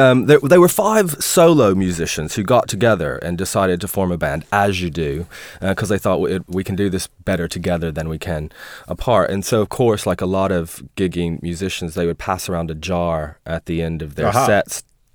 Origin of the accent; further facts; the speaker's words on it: Bristol, Tennessee, United States; I'm from Tennessee, so I'm heading back there. My hometown is called Bristol